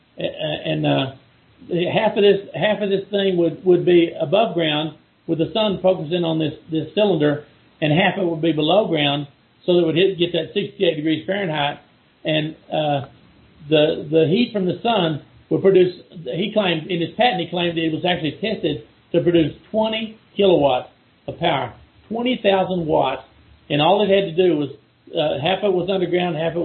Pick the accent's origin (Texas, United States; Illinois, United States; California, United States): Texas, United States; also born or lived in Dallas; Yeah, I lived in Dallas. I'm from Texas. My family's up north, near down from Amarillo.